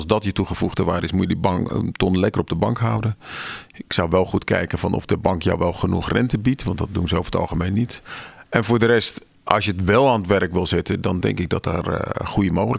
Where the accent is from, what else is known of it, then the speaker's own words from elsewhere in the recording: South Holland, Netherlands; Nou ja, ik ben Westlander, dus ik heb ook wel wat feeling bij dat soort green tech bedrijven.